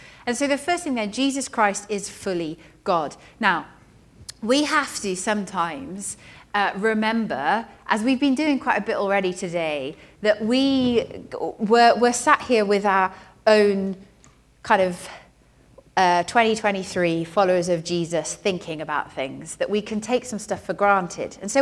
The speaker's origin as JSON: {"language": "English", "town": "Cardiff", "region": "Wales", "country": "United Kingdom", "tie": "born or raised there", "said": "so I grew up in Cardiff, and I keep in touch with her"}